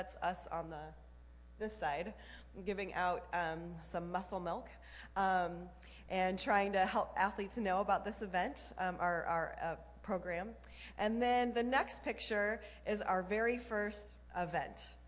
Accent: Illinois, United States; moved away as an adult; now in California, United States; I've been with InterVarsity for 18 years. I'm originally from Illinois and moved here 5.5 years ago because the Lord called us here. And so we are new to California in a way.

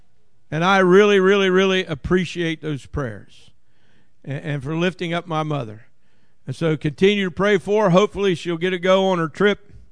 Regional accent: Ohio, United States; I'm a redneck from Southern Ohio, so I'm not exactly sure how I'm going to fit in down there.

